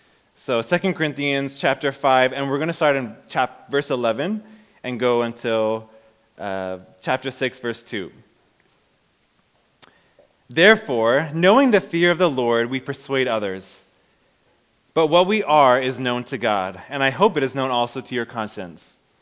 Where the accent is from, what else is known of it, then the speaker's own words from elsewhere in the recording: Japan; I was born and raised in Japan